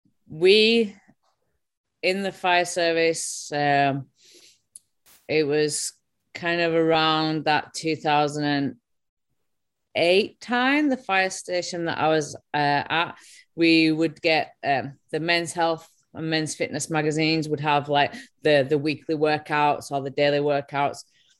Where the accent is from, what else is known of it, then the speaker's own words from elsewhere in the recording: Leeds, Yorkshire and the Humber, United Kingdom; now in Manchester, United Kingdom; Yeah, I'm from Leeds.